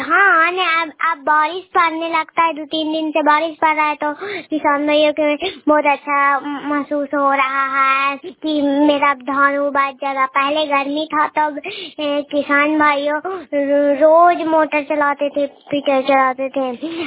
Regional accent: Bihar, India; मैं नालंदा जिला की निवासी हूँ। मैं गोड़ाईपुर पंचायत से बोल रही हूँ। मेरा गाँव में सलमान चक।

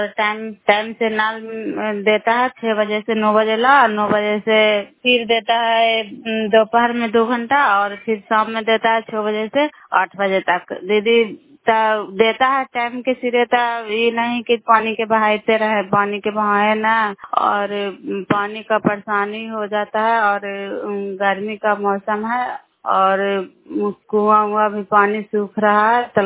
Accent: Bairiganj, Bihar, India; नालंदा जिला कराई ब्लॉक मकरौता पंचायत ग्राम बैरीगंज की निवासी हूँ।

